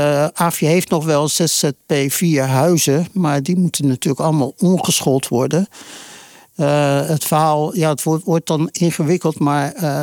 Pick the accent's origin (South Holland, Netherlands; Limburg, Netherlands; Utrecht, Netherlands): South Holland, Netherlands; Rotterdam; now in Ridderkerk, Netherlands; ik ben geboren in Rotterdam. Daar heb ik ook mijn scholen gevolgd.